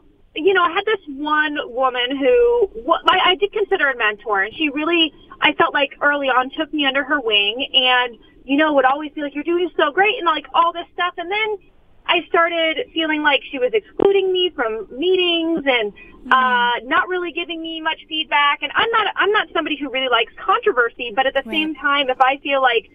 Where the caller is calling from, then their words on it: Los Angeles, California, United States; I'm calling from Los Angeles.